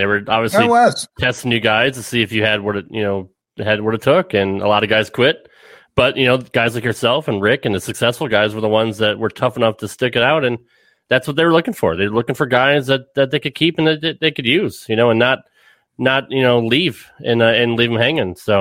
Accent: Connecticut, United States; I grew up in Connecticut originally. My wife is from Tennessee, so I moved here about 10 years ago. But originally growing up in Connecticut in the Northeast, you know, I was able to go to Hartford, New Haven.

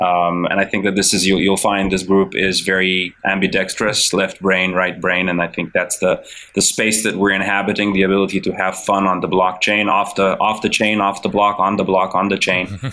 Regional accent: Romania; born there; English is a second language; I was born in Romania. English is like my fourth or fifth language.

